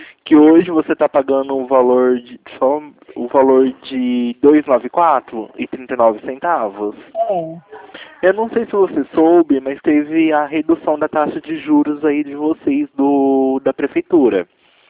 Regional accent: Campinas, São Paulo, Brazil; Eu sou aqui de Campinas, São Paulo.

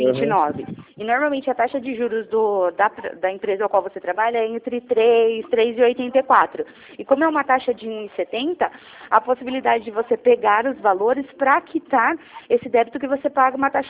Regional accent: Jundiaí, São Paulo, Brazil; Não, eu sou da região de Jundiaí.

